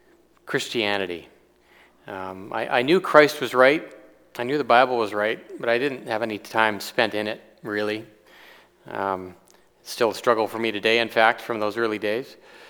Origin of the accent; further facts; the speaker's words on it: Victoria, British Columbia, Canada; born there; I was born in Victoria, BC. In early days, my family went to Victoria Gospel Chapel.